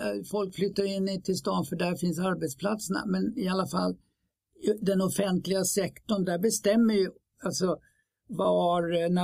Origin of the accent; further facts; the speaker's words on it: Stockholm, Stockholm County, Sweden; jag är uppvuxen i Hökarängen, 70 kvadratmeter, en fyra, sju personer, alltså mamma, pappa och fem barn.